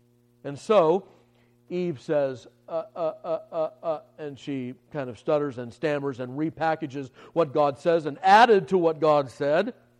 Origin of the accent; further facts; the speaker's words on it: California, United States; Growing up in Southern California as we did, we would hike around in the mountains, in the hills up above the city